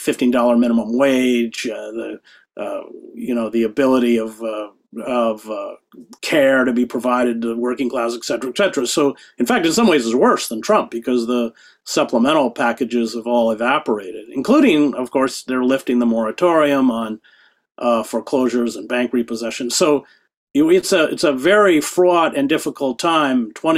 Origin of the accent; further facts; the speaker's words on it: Maine, United States; I grew up in Maine. My relatives are all hunters.